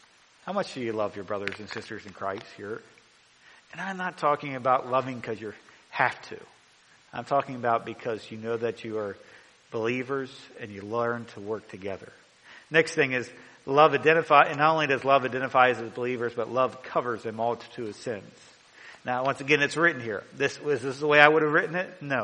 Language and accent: English; Maryland, United States; I know that I'm from Maryland. Some people call that up north. Some people call that down south.